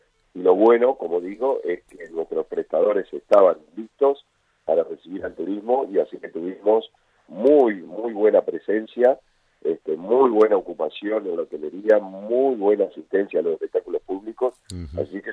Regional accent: Concepción del Uruguay, Entre Ríos, Argentina; soy oriundo de Concepción del Uruguay, estoy en contacto con mi ciudad, por supuesto

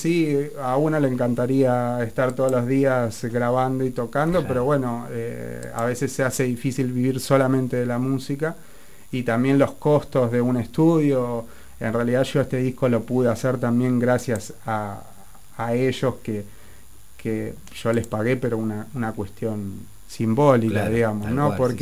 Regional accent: Lanús, Buenos Aires Province, Argentina; yo soy de Lanús

